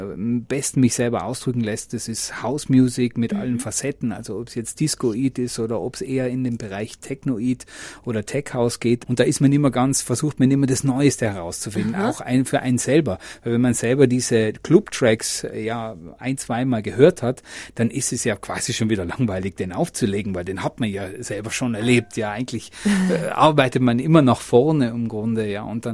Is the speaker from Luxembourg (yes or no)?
no; South Tyrol, Italy; accent: South Tyrolean; moved away; Ich bin auch froh, dass ich mit den 21 Jahren jetzt im Ausland nicht meinen Südtiroler Dialekt verloren habe, dass ich immer noch mehr einbilde, akzentfrei Dialekt